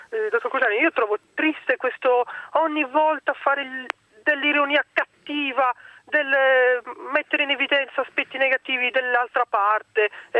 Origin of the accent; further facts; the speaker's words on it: Turin, Piedmont, Italy; born there; Io sono di origine meridionale, sono nato a Torino, un'altra città in cui i meridionali hanno lavorato duro